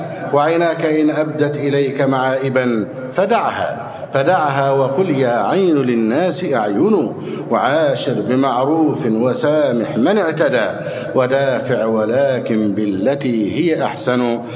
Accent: Egypt; اللهم من أراد بلادنا مصر بخير فوفقه لكل خير

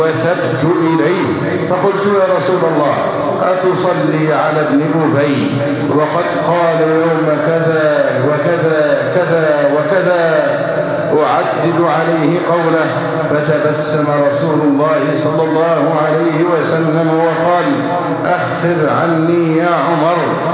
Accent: Egypt; اللهم احفظ بلدنا مصر أمناً أماناً، سخاءً ورخاءً

